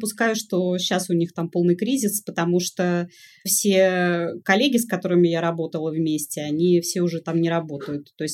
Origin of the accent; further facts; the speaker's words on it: Saint Petersburg, Russia; я родилась в Питере и всю жизнь свою там прожила сознательную, поэтому я себе другого не представляю.